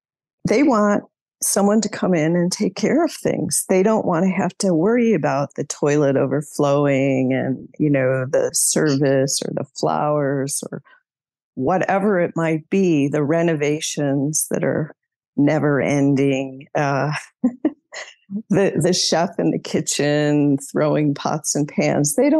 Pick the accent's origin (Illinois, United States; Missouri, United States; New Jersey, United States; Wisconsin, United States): Illinois, United States; Chicago; I grew up outside of Chicago.